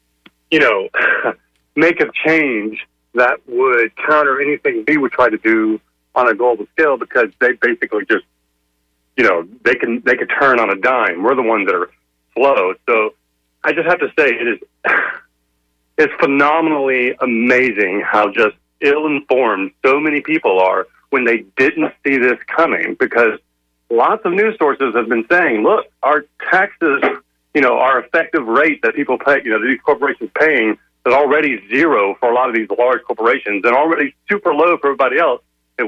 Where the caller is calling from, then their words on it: Gulfport, Mississippi, United States; in Gulfport